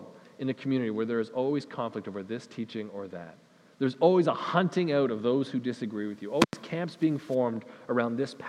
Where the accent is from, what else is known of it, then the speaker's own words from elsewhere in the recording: Western Canada, Canada; And even as Western Canadian people, we have assumptions right away about what love is.